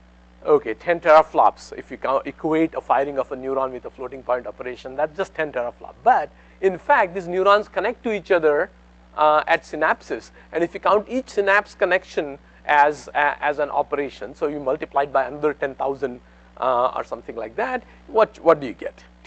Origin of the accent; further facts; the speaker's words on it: India; This particular machine happens to be in my hometown where I grew up, so in India.